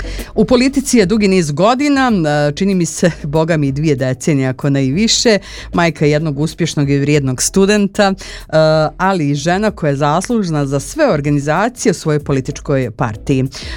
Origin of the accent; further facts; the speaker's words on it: Gradiška, Republika Srpska, Bosnia & Herzegovina; ja ja sam iz Gradiške, ja to svima uvijek kažem